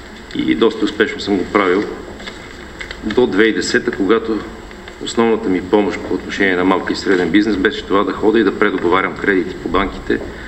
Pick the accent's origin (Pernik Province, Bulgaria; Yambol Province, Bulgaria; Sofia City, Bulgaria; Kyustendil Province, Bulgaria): Kyustendil Province, Bulgaria; Kyustendil; Водач съм на листата на 10-ти избирателен район Кюстендил. От Кюстендил съм.